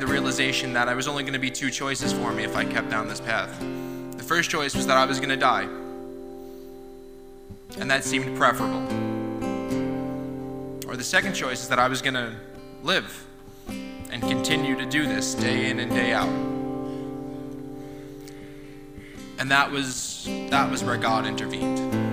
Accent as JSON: {"language": "English", "town": "Brooklyn", "region": "New York", "country": "United States", "said": "I'm 27 years old. I'm from Brooklyn, New York."}